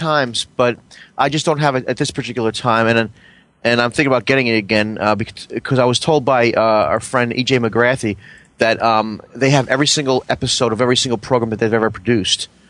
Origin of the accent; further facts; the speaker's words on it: New Jersey, United States; No, because we have a camaraderie because we're both all from Jersey.